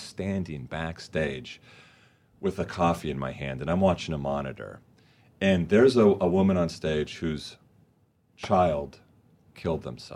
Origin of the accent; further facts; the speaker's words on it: Huntington Beach, California, United States; In Huntington Beach.